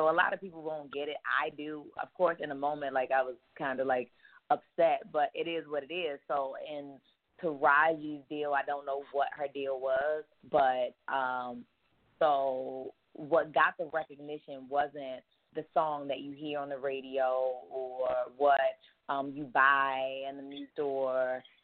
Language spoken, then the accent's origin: English; Baltimore, Maryland, United States; moved away as an adult; now in Atlanta, United States; Well, I'm from Baltimore. So I moved to Georgia about almost 5 years ago now.